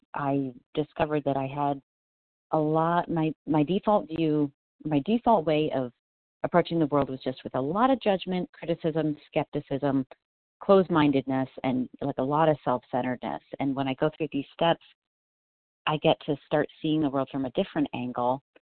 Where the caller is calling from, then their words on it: Colorado, United States; I am calling from Colorado.